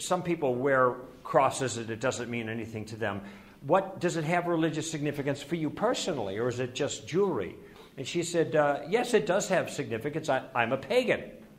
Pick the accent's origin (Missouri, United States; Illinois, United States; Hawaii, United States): Illinois, United States; Chicago; I grew up in the Chicago area, and when I was a kid, we used to go up there, and now I go up there with my family, my own girls.